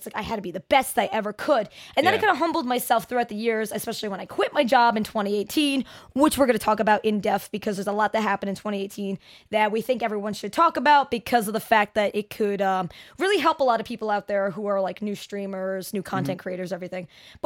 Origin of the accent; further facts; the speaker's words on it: New Jersey, United States; accent: New Jersey; I would try to hide my New Jersey accent until I was like, I can't do this anymore.